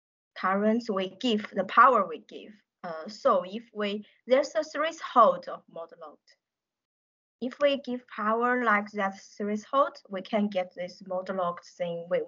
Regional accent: Hefei, Anhui, China; My hometown, the name of my hometown is, the city name of my hometown is Hefei.

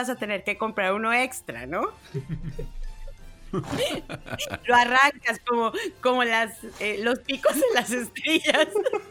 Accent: Mexico; ya sabemos cómo somos los mexicanos y cómo hacemos humor de todo.

